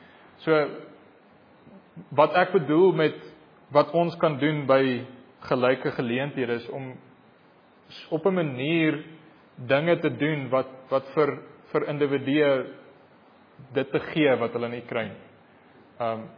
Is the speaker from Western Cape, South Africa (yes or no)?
no; Sannieshof, North West, South Africa; ek kom nou daar van Noordwes af, daar by Sannieshof.